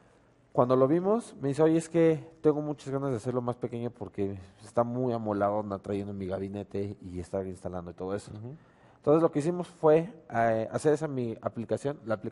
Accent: Tulancingo, Hidalgo, Mexico; en una casa en Tulancingo Hidalgo, de donde yo soy

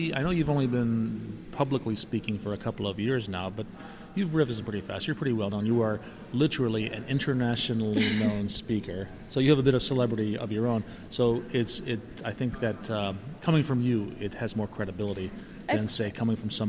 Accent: Detroit, Michigan, United States; I'm glad you picked a star from my hometown of Detroit

